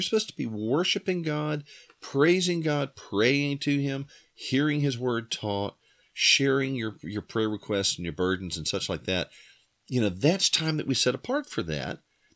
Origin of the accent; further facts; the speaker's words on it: the South, United States; I grew up in the South, and we just had this kind of article of belief that people from up north are kind of rude and pushy